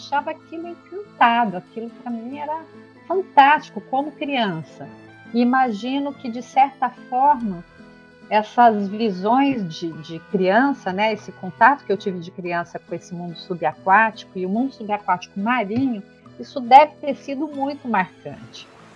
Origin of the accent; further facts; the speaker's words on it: São Paulo, Brazil; born there; Eu nasci em São Paulo, na capital.